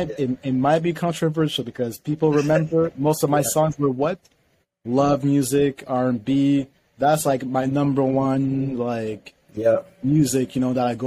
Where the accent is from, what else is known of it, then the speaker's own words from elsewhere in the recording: Canada; I told them I'm from Canada.